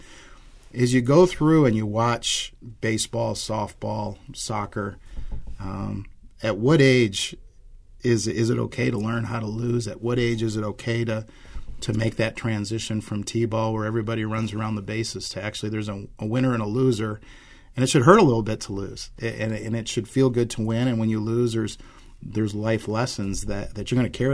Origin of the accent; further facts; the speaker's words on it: Lexington, Michigan, United States; When I grew up in Lexington, Michigan, which is up in the Thumb, and I was at Meyer Elementary School